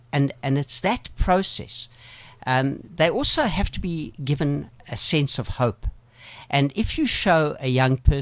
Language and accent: English; Klerksdorp, North West, South Africa; So I come from Klerksdorp.